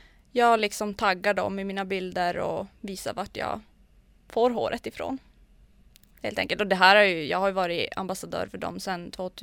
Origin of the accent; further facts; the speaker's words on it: Luleå, Norrbotten County, Sweden; Och då står det att jag är från Luleå.